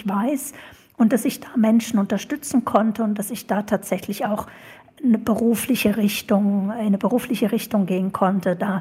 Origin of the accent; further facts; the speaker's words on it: Germany; born there; Ich bin nur zufällig in Deutschland geboren und da ist es jetzt gerade nicht so.